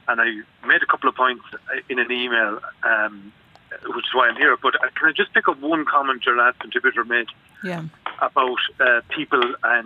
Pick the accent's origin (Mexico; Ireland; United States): Ireland; just as an Irish citizen.